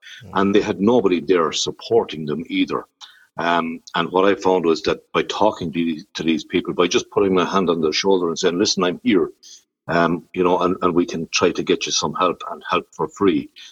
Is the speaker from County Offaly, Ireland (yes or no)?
yes; Tullamore, County Offaly, Ireland; now in Clara, Ireland; because I'm from Tullamore, and that's where I'm from, even though I'm married and was captured and brought to Clara about 25 years ago.